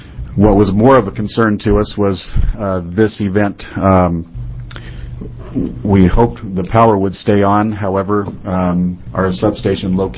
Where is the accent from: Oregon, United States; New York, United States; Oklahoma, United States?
Oregon, United States; Vernonia; I am from Vernonia, and I'm the general manager of West Oregon Electric Cooperative.